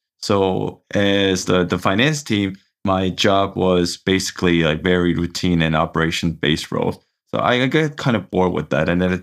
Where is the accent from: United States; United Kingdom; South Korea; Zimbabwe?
South Korea; Seoul; moved away as an adult; I was born and raised in Seoul, South Korea. I've spent about almost like 20 years of my life here.